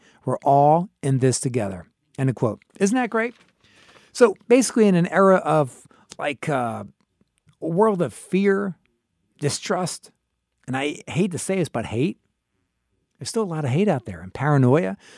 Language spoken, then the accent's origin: English; New York, United States; especially being a New Yorker myself, certainly for all my professional career and just growing up across the river there.